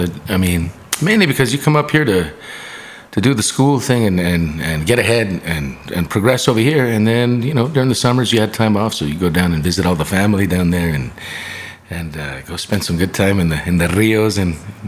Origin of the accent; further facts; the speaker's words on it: Nuevo Casas Grandes, Chihuahua, Mexico; now in El Paso, United States; El Paso born. Although we grew up in Nuevo Casas Grandes, about 2.5-3 hours away from here.